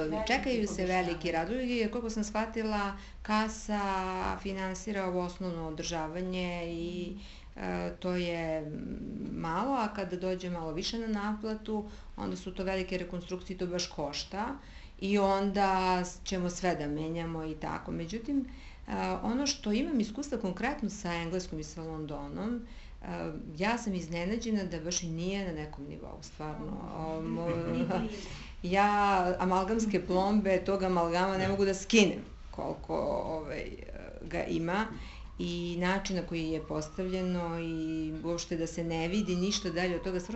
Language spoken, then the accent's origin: Serbian; Serbia; mi smo Srbi takvi, volimo sve što je skupo